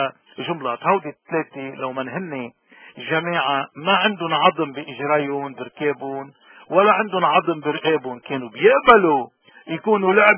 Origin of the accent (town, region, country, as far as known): Lebanon